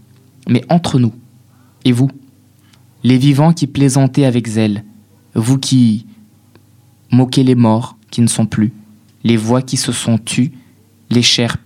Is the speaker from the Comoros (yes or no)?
yes; Comoros; En tant que Comorien, il fallait que j'ouvre ma bouche.